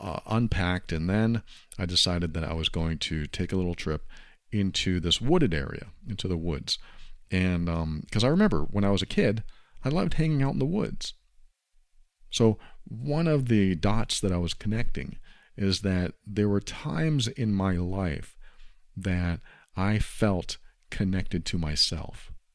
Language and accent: English; Massachusetts, United States; I planned a trip back to my home state in New England, where I was actually brought up. I was brought up in Massachusetts for a good 13 or 14 years.